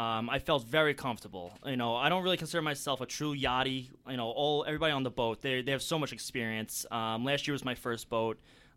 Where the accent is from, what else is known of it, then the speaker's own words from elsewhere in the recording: New York, United States; You know, I'm from Long Island, so we don't really get a lot of people from New Zealand or Australia.